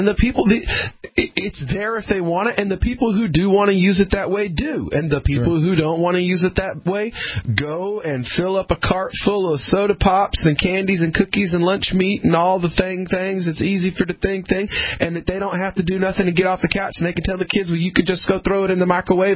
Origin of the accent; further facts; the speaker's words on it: Appalachia, United States; I told you, man, I grew up in Appalachia.